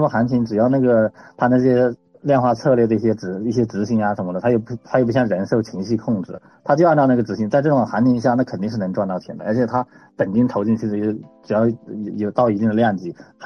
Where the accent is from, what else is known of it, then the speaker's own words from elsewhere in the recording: Qujing, Yunnan, China; now in Hangzhou, China; 然后我是那个96年出生的，然后我家乡是在云南曲靖，然后家里面呢也是就普通的农民